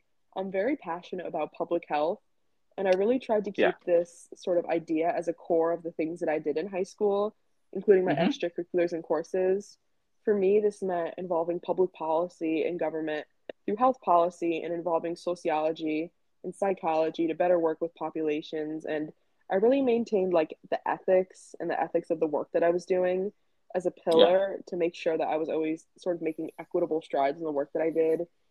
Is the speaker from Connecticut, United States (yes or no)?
yes; Middletown, Connecticut, United States; Yeah, so I'm from Middletown, Connecticut, which is a pretty small suburban town.